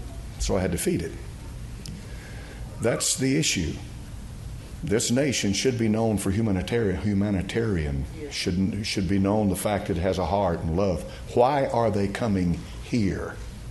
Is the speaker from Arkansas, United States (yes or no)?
no; Knoxville, Tennessee, United States; born there; For I was born in Knoxville, Tennessee.